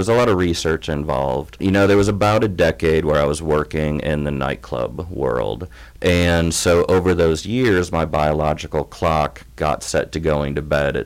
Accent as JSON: {"language": "English", "region": "Indiana", "country": "United States", "lives_now": "Bloomington, United States", "said": "I came from Northwest Indiana, right outside of Gary. I moved to Bloomington, and it was a pretty life-changing experience."}